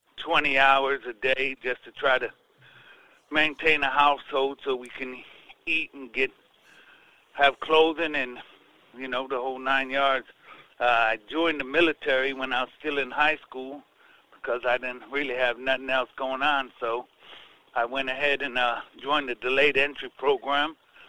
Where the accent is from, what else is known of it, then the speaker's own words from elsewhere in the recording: Chicago, Illinois, United States; Oh, well, I grew up in Chicago on the South Side.